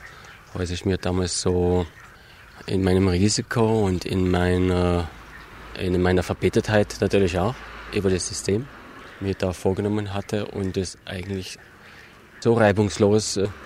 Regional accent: Saxony, Germany; accent: Saxon; ich hatte damals schon meinen sächsischen Dialekt

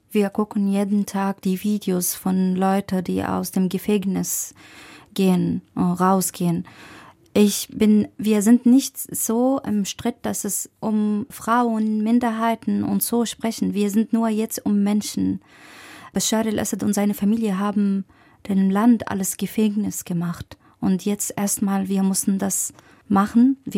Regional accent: Aleppo, Aleppo Governorate, Syria; German is a second language; Und er meinte, kommst du aus Syrien? Ich habe, ja, aus Aleppo.

